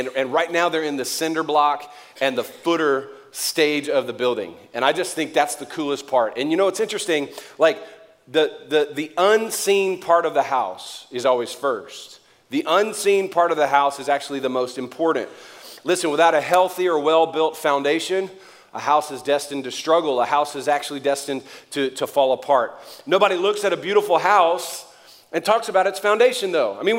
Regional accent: Louisiana, United States; I'm from Louisiana. We are 50th on every list

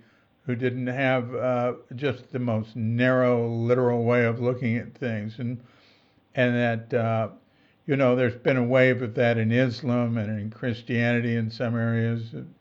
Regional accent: Fort Worth, Texas, United States; Bill Moyers was in the Baptist Seminary in Fort Worth, Texas, my hometown.

